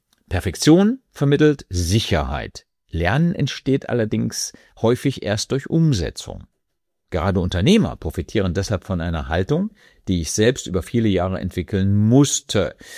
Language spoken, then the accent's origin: German; Germany; Und da habe ich als Deutscher eben auch mit meiner deutschen Kultur sehr viel lernen dürfen.